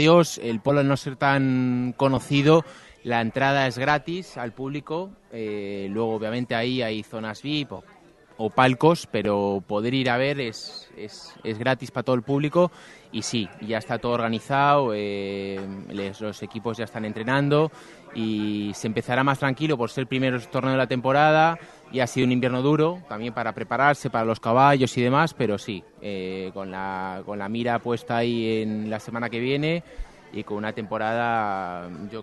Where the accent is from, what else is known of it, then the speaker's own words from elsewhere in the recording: Spain; soy español y con mucho orgullo.